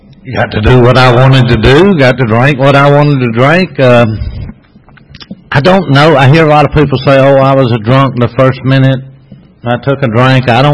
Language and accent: English; Forest Park, United States; And I grew up in Forest Park.